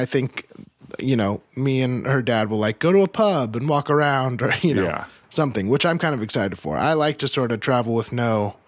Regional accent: United States; accent: American; I'll feel like people hearing my American accent will make me stand out a little bit.

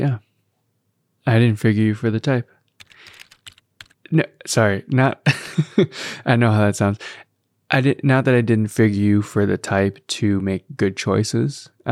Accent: Canada; I'm from Canada, and we don't really do that kind of thing. At least not where I'm from.

